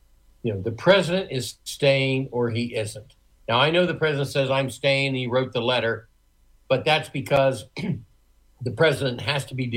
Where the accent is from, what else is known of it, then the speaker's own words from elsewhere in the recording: Wheeling, West Virginia, United States; born there; And I was born in Wheeling, West Virginia.